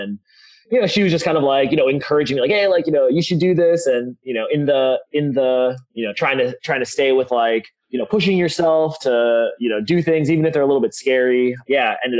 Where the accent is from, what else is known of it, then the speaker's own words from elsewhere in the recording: Minneapolis, Minnesota, United States; And yeah, Minneapolis is my hometown, was back.